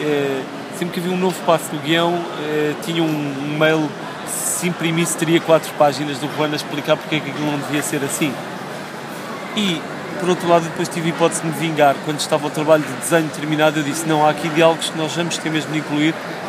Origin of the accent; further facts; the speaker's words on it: Portugal; Portanto, eu como português e não sabendo muito sobre a Guerra Colonial